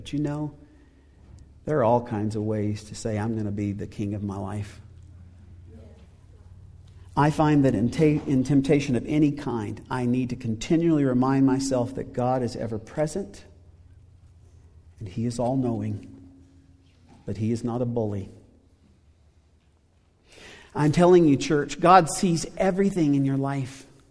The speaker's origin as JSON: {"language": "English", "region": "the South", "country": "United States", "tie": "born or raised there", "said": "I guess since I grew up in the South, I would just say, you better mind your manners."}